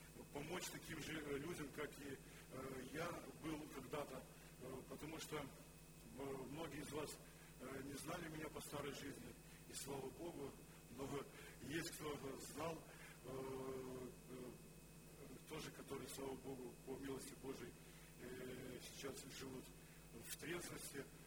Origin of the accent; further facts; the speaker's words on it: Lithuania; Russian is a second language; now in Ukraine; я сам литовец … но уже 8 лет живу на Украине